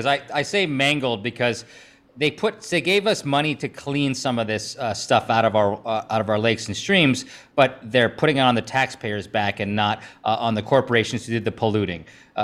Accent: Wisconsin, United States; because I'm from the North Woods and close to Rhinelander

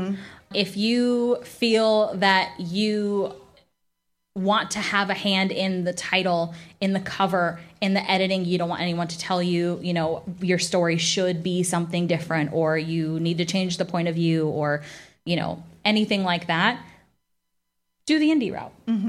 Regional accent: Florida, United States; They played football because I grew up in Florida.

